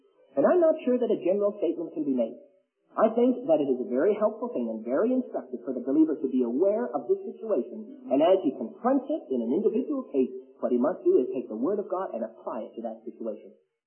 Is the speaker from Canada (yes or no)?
yes; Canada; And being a Canadian, I can't help but be impressed with the dignity that's connected with that bird.